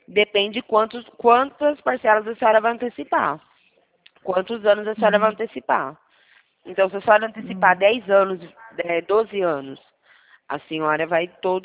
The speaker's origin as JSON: {"language": "Portuguese", "town": "São Carlos", "region": "São Paulo", "country": "Brazil", "said": "Eu sou aqui da cidade de São Carlos"}